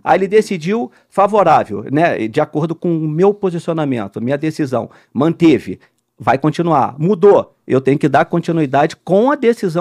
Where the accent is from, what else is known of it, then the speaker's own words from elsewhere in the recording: Belford Roxo, Rio de Janeiro, Brazil; eu fui criado em Belfor Roxo, é um município da Baixada Fluminense, não sei se todos conhecem, município até pobre, não é um município de muitos recursos, não tem muito acesso, assim, faculdade.